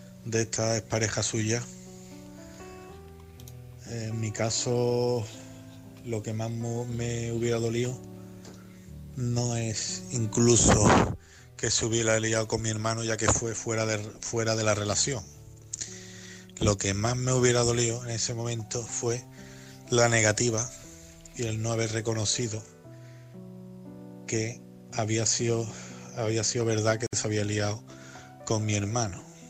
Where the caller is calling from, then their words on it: Seville, Andalusia, Spain; corresponsal de Sevilla.